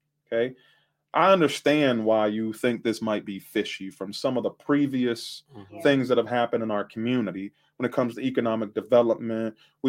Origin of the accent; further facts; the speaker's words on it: Youngstown, Ohio, United States; born there; also born or lived in Birmingham, Alabama; I was born in Youngstown and we spent some time in Birmingham, Alabama.